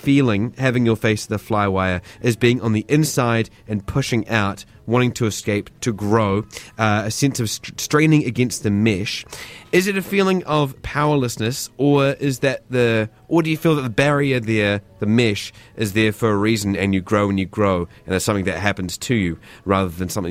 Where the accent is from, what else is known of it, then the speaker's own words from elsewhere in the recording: New Zealand; I'm from New